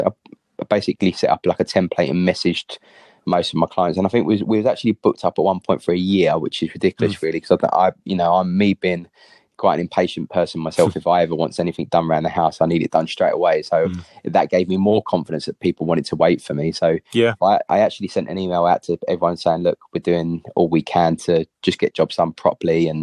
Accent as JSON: {"language": "English", "town": "Walthamstow", "region": "London", "country": "United Kingdom", "tie": "born or raised there", "said": "So I grew up in Walthamstow."}